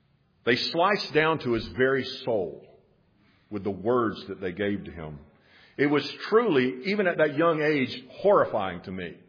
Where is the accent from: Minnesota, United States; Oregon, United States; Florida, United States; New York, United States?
Florida, United States; When I was a boy and a young teen, I grew up in Florida